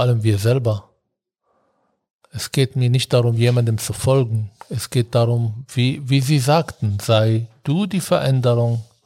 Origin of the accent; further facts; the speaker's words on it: Berlin, Germany; Wir haben hier angefangen, als Berliner übrigens in Bayern zu arbeiten.